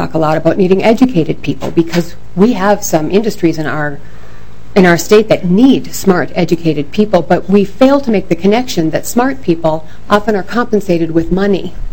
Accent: Minnesota, United States; Last year was the first time I felt maybe I shouldn't be a Minnesotan, even though I am a Minnesotan.

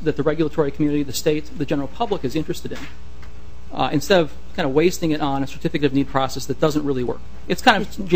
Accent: Minnesota, United States; I'm a Minnesotan, born and raised here.

